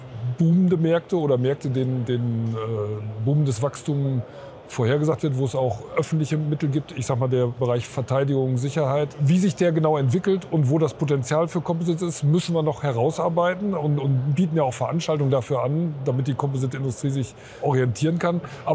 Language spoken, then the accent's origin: German; North Rhine-Westphalia, Germany; born there; aber ich bin gebürtig aus NRW und lebe in NRW.